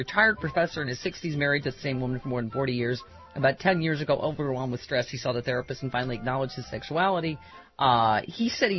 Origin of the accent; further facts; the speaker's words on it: Trenton, New Jersey, United States; born there; I was born in Trenton, and I'm proud to say not once have I woken up with anything that wasn't supposed to be there.